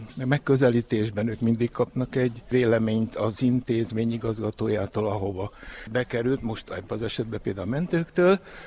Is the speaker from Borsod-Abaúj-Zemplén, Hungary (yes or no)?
no; Budapest, Hungary; born there; Budapestről jöttem. Én ott is születtem. A munkám nagyobbik részét Budapesten is végeztem. Jelenleg is Budapesten dolgozok, bőven nyugdíjasként, 81 évesen.